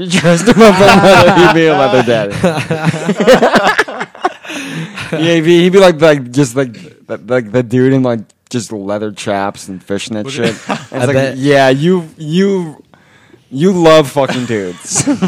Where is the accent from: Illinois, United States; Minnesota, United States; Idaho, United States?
Illinois, United States; Chicago; Like, I'm from Chicago, so I have a lot of friends who...